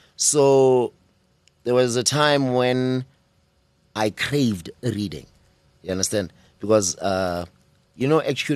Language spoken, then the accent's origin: English; Soweto, Gauteng, South Africa; Mina, I'm from Ezola too, Soweto.